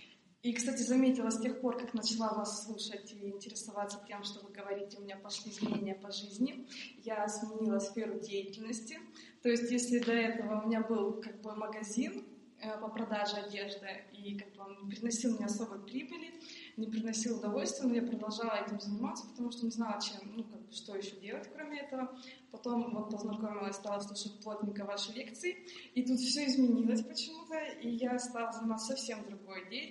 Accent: Krasnodar Krai, Russia; Я приехала из Краснодарского края.

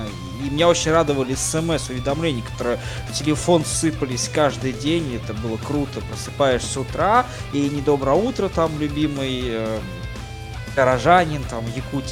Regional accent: Aldan, Sakha Republic, Russia; я действительно родился и вырос в Алдане

